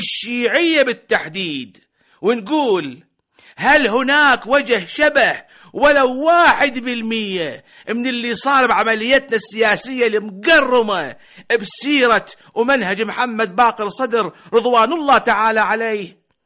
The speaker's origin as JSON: {"language": "Arabic", "country": "Iraq", "said": "وإحنا العراقيين نرفع راسنا بيهم ونباهي باسمهم العالم كله"}